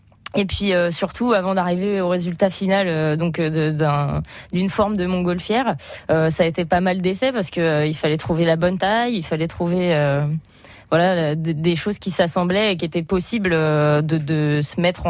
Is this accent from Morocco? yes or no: no; Nantes, Pays de la Loire, France; moi je suis originaire de Nantes